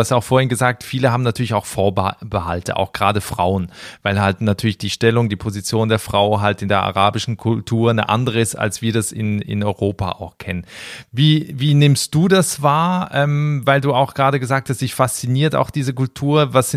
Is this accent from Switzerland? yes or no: yes; Switzerland; Also weil ich komme aus der Schweiz